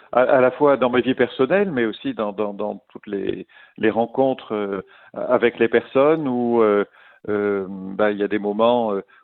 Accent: Montpellier, Occitanie, France; Je suis originaire de Montpellier, c'est surtout ça.

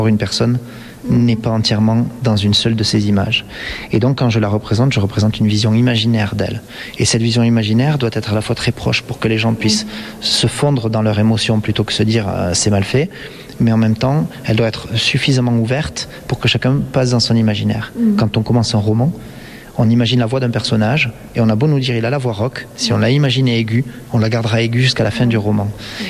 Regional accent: Occitanie, France; Je suis un enfant du pays

